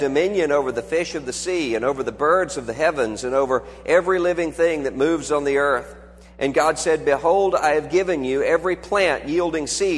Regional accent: Biloxi, Mississippi, United States; my mind all day long is on my family and friends and acquaintances back in my hometown, Biloxi, Mississippi

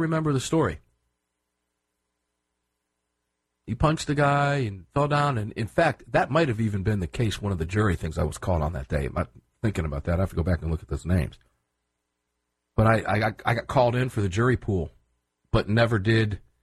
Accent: Tampa, Florida, United States; And I like looking at this stuff because I'm from Tampa. And I'm looking forward to going back for the Gun Rights Policy Conference.

